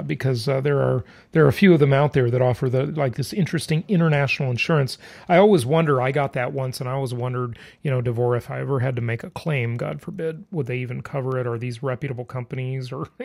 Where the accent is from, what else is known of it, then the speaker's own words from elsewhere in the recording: Los Angeles, California, United States; Okay, so they're in LA. I grew up in Los Angeles.